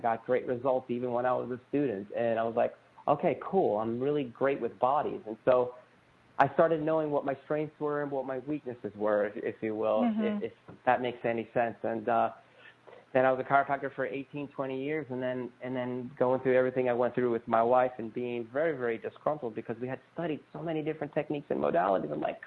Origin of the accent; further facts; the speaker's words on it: New York City, New York, United States; also born or lived in New Jersey; I was a kid from Brooklyn, Queens, New York, and my mother remarried